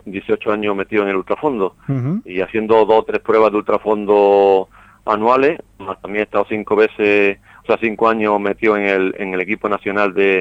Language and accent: Spanish; Almería, Andalusia, Spain; todos somos almerienses menú un granaino, y vamos a conseguir muchos éxitos y llevar el nombre de Almería para adelante.